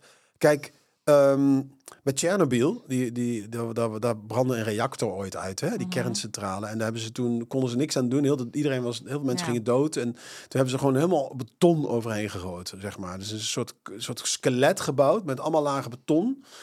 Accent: Eindhoven, North Brabant, Netherlands; ik kom uit Eindhoven en mijn familie deed gewoon lekker beton storten. Mijn vader heeft ook in een betonfabriek gewerkt.

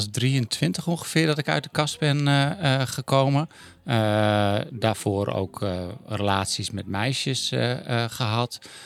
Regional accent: Garmerwolde, Groningen, Netherlands; now in Groningen, Netherlands; ik ben 49 en ik kom uit Garmerwolde van origine. Klein dorpje buiten Groningen. Nu wonen we beide in Groningen samen.

